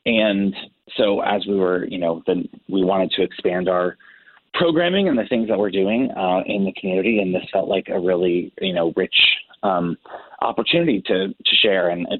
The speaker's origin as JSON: {"language": "English", "town": "Tulsa", "region": "Oklahoma", "country": "United States", "said": "I'm from Tulsa, Oklahoma originally."}